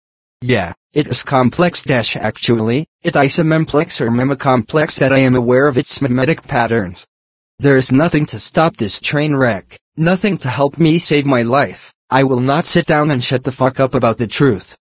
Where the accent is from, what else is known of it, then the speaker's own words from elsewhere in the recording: San Bernardino, California, United States; The apparent sufferance that he identified is precisely why I am back here in my hometown San Bernardino.